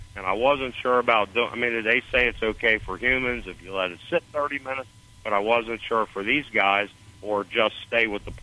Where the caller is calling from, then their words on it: Florida, United States; I'm in Florida.